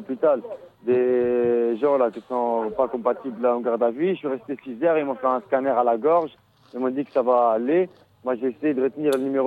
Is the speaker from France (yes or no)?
no; Tunisia; moi je suis Tunisien.